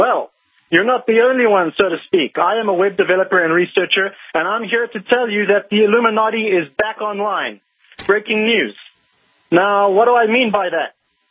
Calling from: South Africa; I'm calling from Africa, Alex.

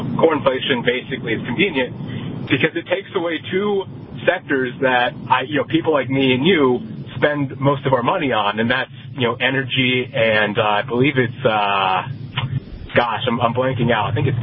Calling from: Virginia, United States

